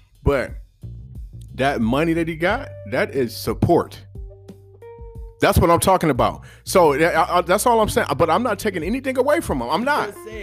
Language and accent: English; California, United States; maybe, you know, a little bias in it because I'm from Cali and it's the West Coast.